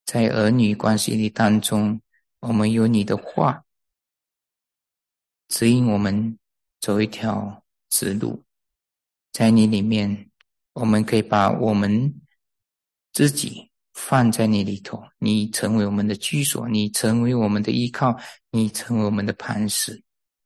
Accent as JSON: {"language": "Chinese", "country": "Malaysia", "said": "我是马来西亚来的，在马来西亚有一个大考，大考才决定说我能不能上大学啊。"}